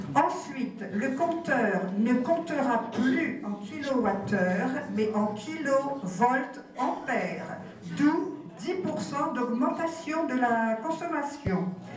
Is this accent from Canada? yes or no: no; Montluçon, Auvergne-Rhône-Alpes, France; nous venons de Montluçon